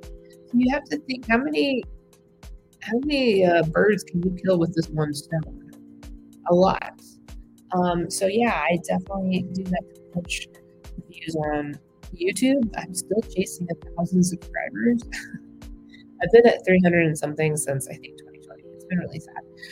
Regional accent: California, United States; And then, of course, I have California, which is my home state.

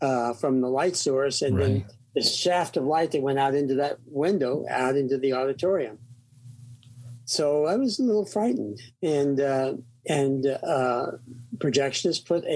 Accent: Sikeston, Missouri, United States; I was born in 1947 in a small town called Sykeston, Missouri, 20,000 people.

